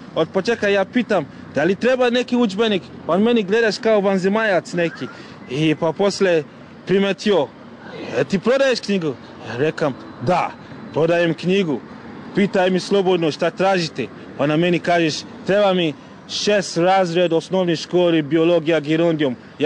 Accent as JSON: {"language": "Serbian", "country": "Ghana", "second_language": "Serbian", "said": "Ja sam iz Gane."}